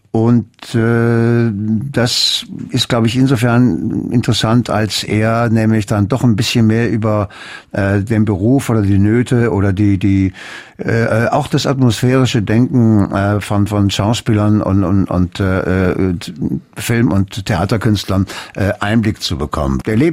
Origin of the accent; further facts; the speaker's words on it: Cologne, North Rhine-Westphalia, Germany; Bin weder ein Sohn richtig von Lünen. Ich bin aber von der Gesamtkonstitution bin ich Rheinländer, also eine Kölsche.